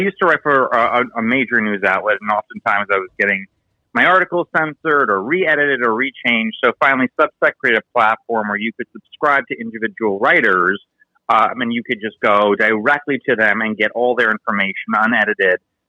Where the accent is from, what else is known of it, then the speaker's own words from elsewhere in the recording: New York, United States; Yes, I'm a New Yorker.